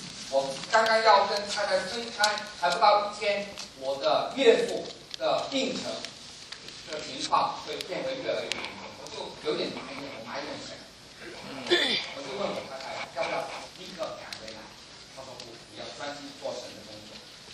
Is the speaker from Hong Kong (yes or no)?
yes; Hong Kong; 我说我是从香港来